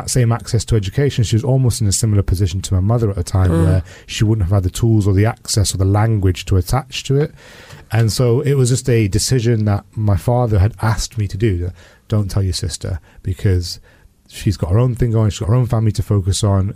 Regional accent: United Kingdom; for somebody who was born in the 80s, grew up in the 80s and 90s, as a British Pakistani Muslim man who was gay

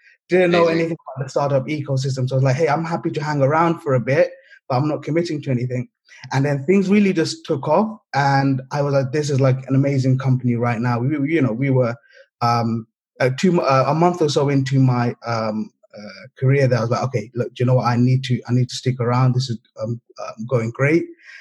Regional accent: Camden, London, United Kingdom; I'm from London. I grew up in I grew up in North London in Camden Town. Lived here all my life, still sort of do. You know, grew up in Camden. My parents are originally from Bangladesh.

